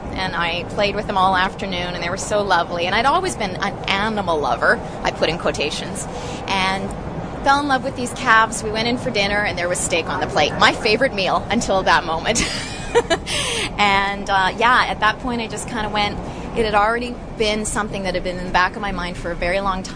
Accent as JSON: {"language": "English", "region": "Manitoba", "country": "Canada", "tie": "born or raised there", "said": "But I'm a prairie girl. I come from Manitoba, grew up in farm country."}